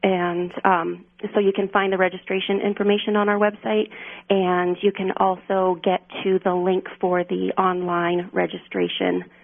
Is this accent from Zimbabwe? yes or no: no; New Hampshire, United States; I grew up in New Hampshire hunting and fishing with my family. Yep. And been turkey hunting since about 2000 here in New Hampshire.